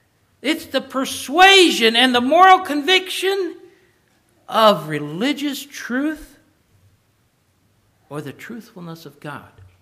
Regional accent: Kentucky, United States; Reminds me of where I grew up there in Kentucky. About a 3/4 mile from our house, there was this sharp little hill.

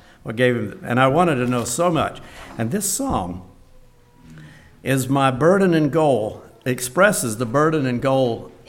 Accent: Georgia, United States; also born or lived in Virginia; I was born in Virginia and moved to Georgia when I was six.

